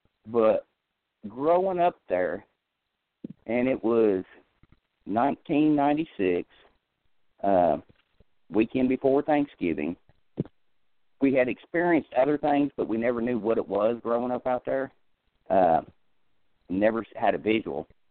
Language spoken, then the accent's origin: English; Lafayette, Indiana, United States; Like I said, I grew up in Indiana, northern Indiana, and it's about an hour south of Chicago. It's on the outskirts of the city of Lafayette, Tippecanoe County.